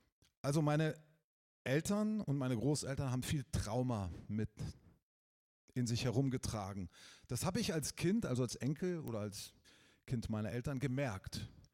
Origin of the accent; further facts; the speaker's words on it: Wolfsburg, Lower Saxony, Germany; born there; ich bin 1970 geboren in Wolfsburg. Kennt ihr Wolfsburg?